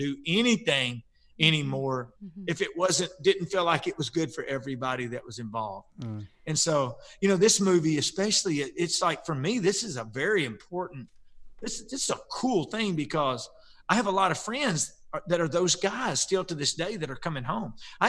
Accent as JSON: {"language": "English", "town": "Nashville", "region": "Tennessee", "country": "United States", "tie": "born or raised there", "said": "I grew up in and around, I was born in Nashville. So music was always, my dad was a musician growing up."}